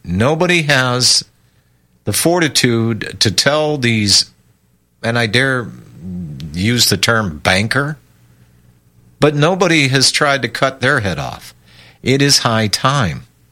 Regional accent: Pennsylvania, United States; born there; Alan, you know, I was born in Pennsylvania. And I wasn't born in the South, but I've been adopted by the Southerners

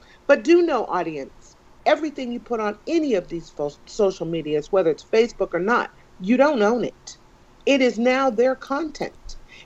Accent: San Francisco, California, United States; I mean, it was a big I'm from San Francisco, and it was overwhelmingly amount of, you know

